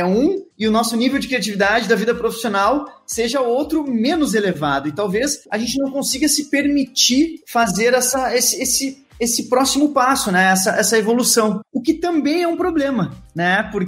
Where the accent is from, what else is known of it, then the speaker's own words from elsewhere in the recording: Rio Grande do Sul, Brazil; accent: gaúcho; moved away as an adult; now in Portugal; mas meu sotaque não engana, eu sou gaúcho, né? Nascido no Rio Grande do Sul.